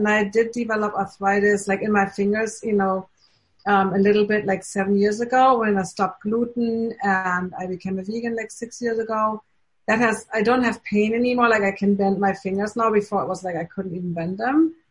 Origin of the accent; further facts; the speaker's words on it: Los Angeles, California, United States; And I'm from Los Angeles.